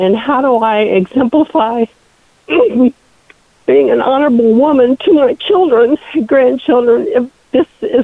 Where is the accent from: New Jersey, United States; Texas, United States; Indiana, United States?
Texas, United States; Houston; now in Omaha, United States; Omaha. Well, originally from Houston, but I live in Omaha now.